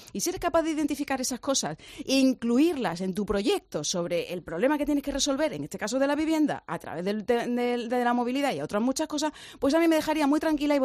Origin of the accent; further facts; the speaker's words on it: Andalusia, Spain; yo como andaluza opino